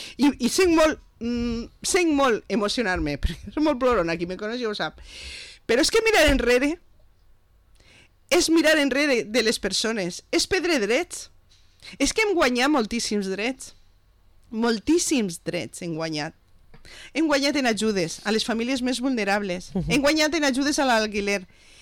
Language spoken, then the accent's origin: Catalan; Valencian Community, Spain; com a valencians i valencianes